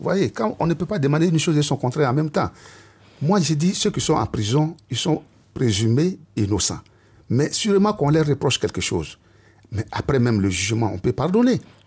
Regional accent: Côte d’Ivoire; moi, mon souhait, en tant qu'Ivoirien

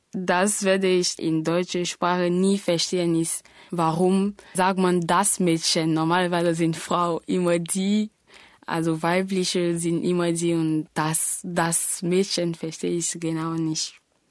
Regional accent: Abidjan, Côte d’Ivoire; German is a second language; Ich komme aus der Elfenbeinküste in Hauptstadt Abidjan. Und ich bin 6. Dezember 1992 geboren.

